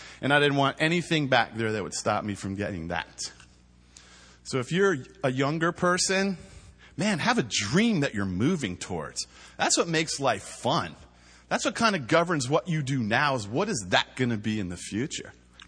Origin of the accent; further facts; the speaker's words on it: Washington, District of Columbia, United States; I'm from Washington, D.C., born and raised.